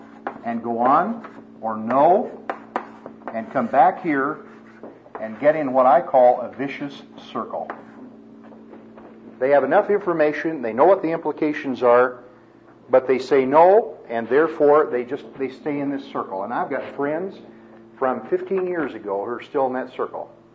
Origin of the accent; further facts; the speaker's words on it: Kansas, United States; You know, I grew up in Kansas. The fact that anyone would ever get a divorce or consider anything like that was unthinkable in the 50s and 60s